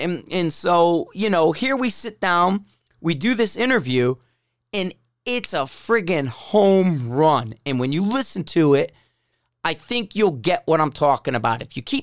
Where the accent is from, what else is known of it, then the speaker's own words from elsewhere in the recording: Bridgeport, Connecticut, United States; And, you know, P.T. Barnum, man, I'm from Bridgeport, okay?